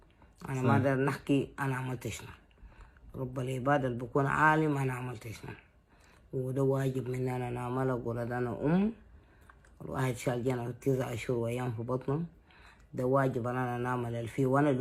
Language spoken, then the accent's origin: Arabic; Khartoum, Sudan; also born or lived in South Sudan; أنا ولدوني في جنوب، لكن أنا تربيت في شمال. عندي أصدقائي زمن الطفولة، عندنا جيراننا زمن الطفولة، وطفولتي كلها في الخرطوم.